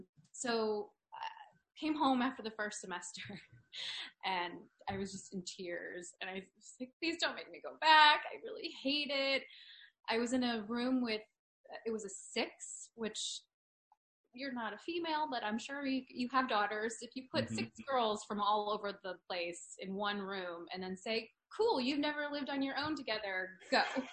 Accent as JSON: {"language": "English", "town": "Cleveland", "region": "Ohio", "country": "United States", "tie": "born or raised there", "said": "Okay, I grew up in Cleveland."}